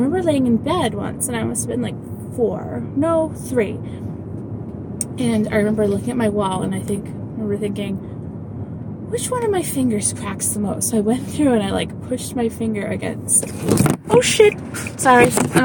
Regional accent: North East England, United Kingdom; accent: Geordie; I'll be in Newcastle-upon-Tyne for 10 days, and I'm already forgetting my Geordie accent again.

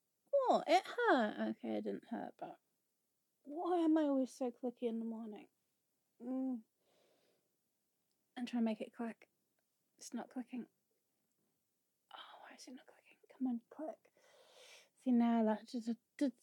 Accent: England, United Kingdom; But that's an American thing and I'm really English.

